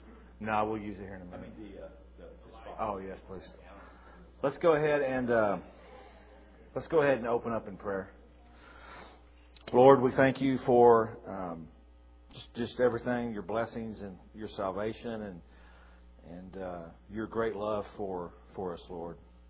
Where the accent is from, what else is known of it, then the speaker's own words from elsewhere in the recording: Arkansas, United States; I went to school in Tahlequah, I grew up in Arkansas, and everybody professed Christianity